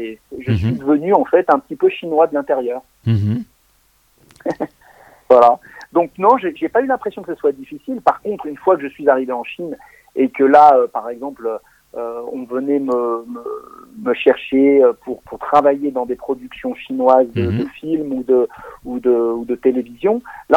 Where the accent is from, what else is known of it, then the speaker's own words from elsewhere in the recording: France; pendant 10 ans, j'étais le seul Français à faire des compos, à faire des compos en tant que Français et en chinois.